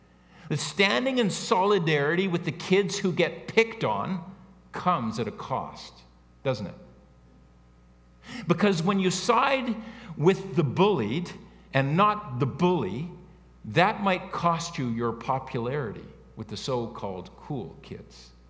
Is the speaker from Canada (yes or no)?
yes; Canada; But I explained that we didn't welcome him in because we're Canadian.